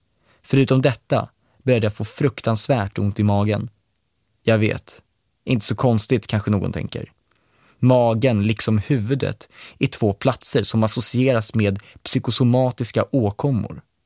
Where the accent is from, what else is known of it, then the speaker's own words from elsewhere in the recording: Bromma, Stockholm County, Sweden; där jag växte upp i en privilegierad miljö i idylliska Bromma.